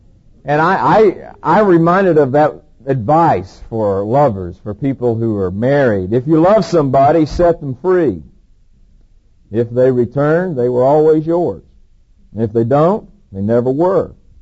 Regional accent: Georgia, United States; also born or lived in California; I just moved to Georgia. I lived out here in California for 11 years and returned back to my home state.

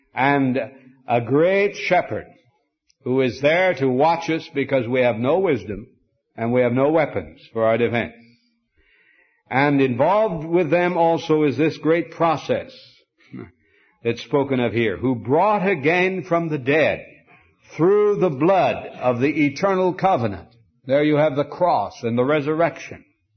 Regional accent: Montana, United States; I came from Montana. And I know a good deal about sheep.

